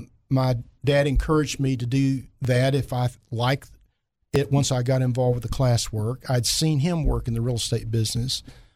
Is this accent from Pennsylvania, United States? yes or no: no; Heber Springs, Arkansas, United States; One, as you mentioned, I'm from Heber Springs. My parents are still there.